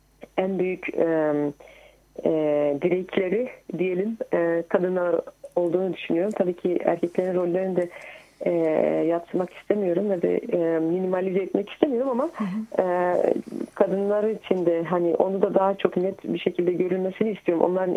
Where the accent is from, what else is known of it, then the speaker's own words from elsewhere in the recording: Kars, Turkey; Ben Karslıyım. Biz Kars'tayken